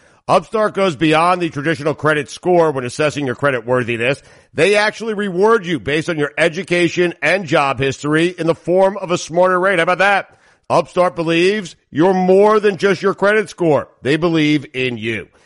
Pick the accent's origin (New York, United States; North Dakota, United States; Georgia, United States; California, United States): New York, United States; I grew up in Long Island, played Schreiber High School, lost in the state finals in my senior year, and then went to Clark University, Worcester, Massachusetts, and played lacrosse for 4 years there.